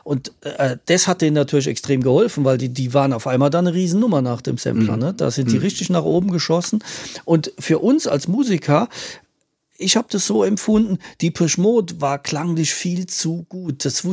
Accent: Ludwigshafen, Rhineland-Palatinate, Germany; Und bei uns in Ludwigshafen-Mannheim gab es halt keine Disco, die jetzt irgendwie so Sachen gespielt hätten. Es war ja nicht das Ruhrgebiet, wo du so Genre-Discos hattest.

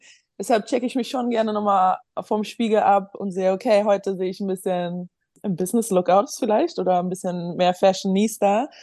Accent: Berlin, Germany; während ich aufgewachsen bin in Berlin

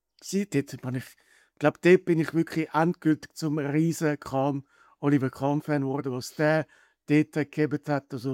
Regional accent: Germany; Ja, und dann 4 Jahre später und im eigenen Land, also Deutschland, die WM zu haben, das ist natürlich als Deutsche schön gewesen.

